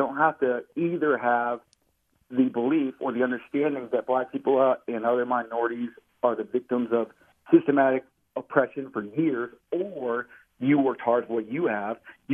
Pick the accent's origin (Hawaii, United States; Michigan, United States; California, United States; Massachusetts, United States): California, United States; Davis; I grew up in Davis, almost all white community.